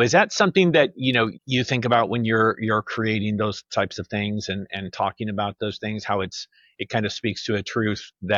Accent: Texas, United States; I grew up in South Texas, and so I was at one point very fluently bilingual

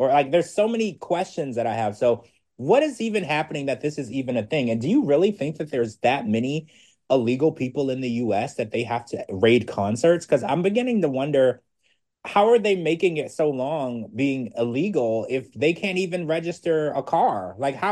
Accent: Louisiana, United States; Because I grew up in Louisiana. I'm a Creole, and it's so funny because when I go back home or I talk to people or I watch videos of whatever people from Louisiana, there is such a unique way that they talk.

